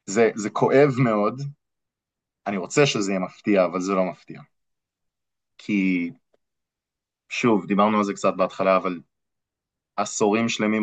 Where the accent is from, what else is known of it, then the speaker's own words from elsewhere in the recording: United States; כי אני אמריקאי הרי, יש לי... אני גם אזרח אמריקאי ואני מאוד אוהב את אמריקה